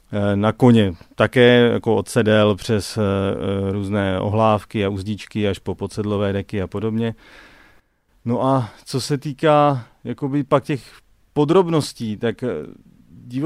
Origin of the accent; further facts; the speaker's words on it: Bystrc, South Moravian Region, Czechia; dodnes asi v Bystrci, odkud pocházím